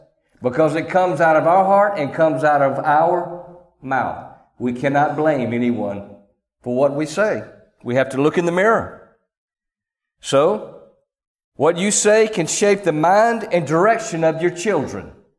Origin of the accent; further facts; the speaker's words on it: Clarksdale, Mississippi, United States; I was born and raised in the Delta, Clarksdale, Mississippi. And I preached at our home church, the one we grew up in, Oakhurst Baptist.